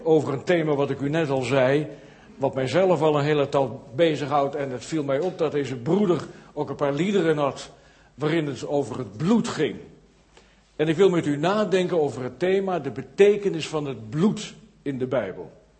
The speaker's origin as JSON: {"language": "Dutch", "town": "Kampen", "region": "Overijssel", "country": "Netherlands", "said": "wij komen uit Kampen, daar wonen we"}